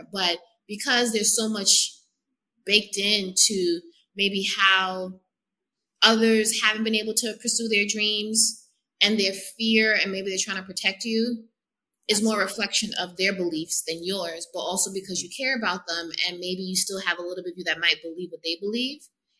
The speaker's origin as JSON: {"language": "English", "country": "United States", "tie": "born there", "said": "I was first generation American. I was born in America, and that is a different way of living."}